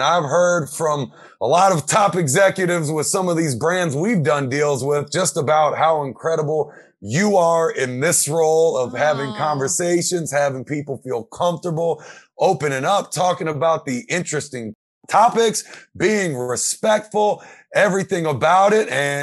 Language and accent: English; United States; You know, I say I'm American, I'm born and raised here